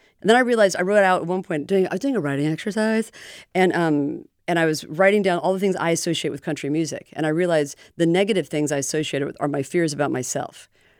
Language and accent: English; Indiana, United States; And then when I'm, you know, the fact I'm from Indiana, and then even the men I was dating are a lot of Southerners.